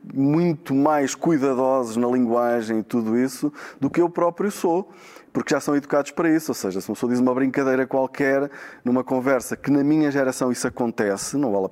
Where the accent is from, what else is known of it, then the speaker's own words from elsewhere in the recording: Braga, Portugal; em Braga, eu sou de Braga